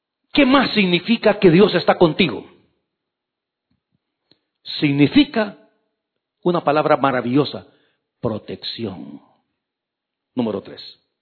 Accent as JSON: {"language": "Spanish", "country": "El Salvador", "moved": "yes", "lives_now": "Canada", "said": "vamos a cumplir 33 años este próximo noviembre de estar en Canadá. Yo llegué a los 26, quiere decir que tengo mucho más años aquí en Canadá que en mi rancho allá en El Salvador. Quiere decir que soy más canadiense que guanaco."}